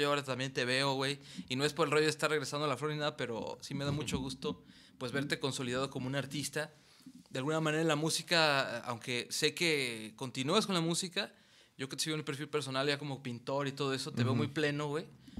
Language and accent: Spanish; Celaya, Guanajuato, Mexico; born there; Hermano, sí, yo nací en Celaya.